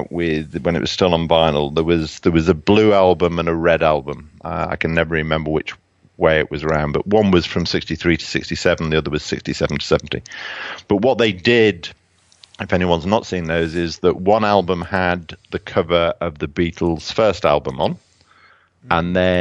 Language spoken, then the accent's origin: English; Bebington, North West England, United Kingdom; So I grew up near Liverpool, 6 miles from the cavern, actually in a place called Bebington. So it's on the other side of the Mersey.